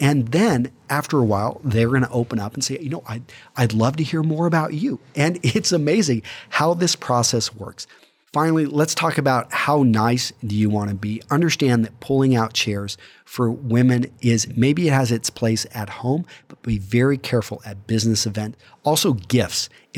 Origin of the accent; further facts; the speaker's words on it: Texas, United States; Maybe this is just where I was brought up. I was brought up in West Texas.